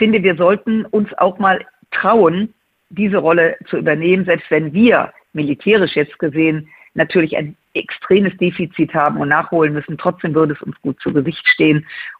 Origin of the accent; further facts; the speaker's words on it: Rhineland, Germany; als Rheinländerin